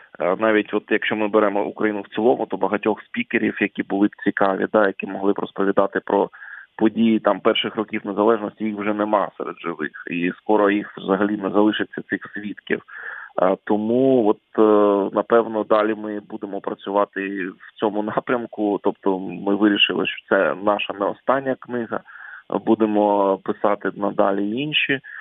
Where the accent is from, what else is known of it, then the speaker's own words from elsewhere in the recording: Donetsk, Donetsk Oblast, Ukraine; я з Донецька